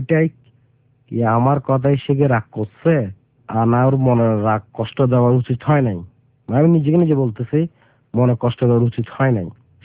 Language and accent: Bangla; Chittagong, Chittagong Division, Bangladesh; আমি বলছি আমাদের বাড়ি চট্টগ্রাম।